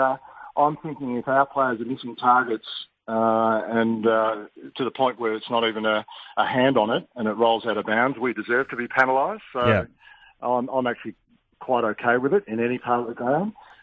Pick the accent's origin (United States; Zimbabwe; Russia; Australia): Australia; Western Australia; now in Queensland, Australia; WA is always home, yeah, definitely. But I've been in Queensland now longer than I grew up in Western Australia.